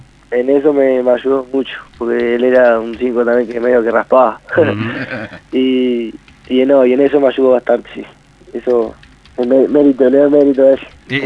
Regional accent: Chuy, Rocha, Uruguay; yo vengo de Chuy, vine de un cuadro de allá que se llama San Vicente y llegué aquí en sexta.

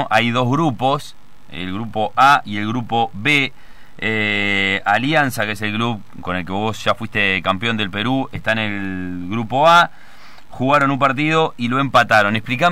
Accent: Uruguay; nosotros, los uruguayos

